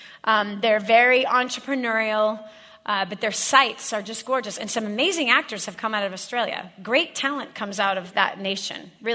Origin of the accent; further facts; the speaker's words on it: Indiana, United States; I grew up in Indiana. We were programmed to think we never leave Indiana.